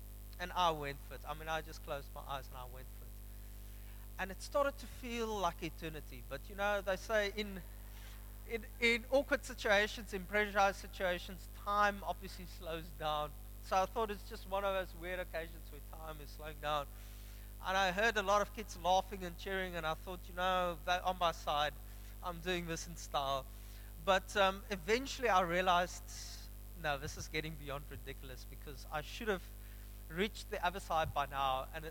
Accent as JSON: {"language": "English", "town": "Upington", "region": "Northern Cape", "country": "South Africa", "said": "Okay, I'm from Upington. Don't judge me."}